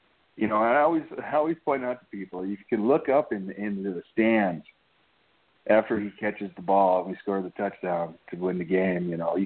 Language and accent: English; Lapeer, Michigan, United States; I was an hour away from East Lansing, where I grew up there in Lapeer, and it's just football.